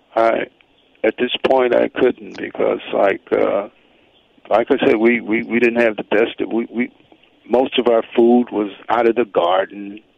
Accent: West Virginia, United States; born there; like I was born in West Virginia, and we didn't have a whole lot

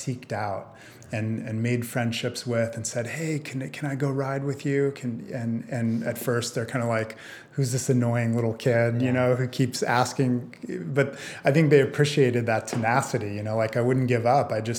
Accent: Tucson, Arizona, United States; I'm thinking back to growing up in Tucson. You know, it's a small town, and it's a little sort of, it's the desert, it's out in the Wild West.

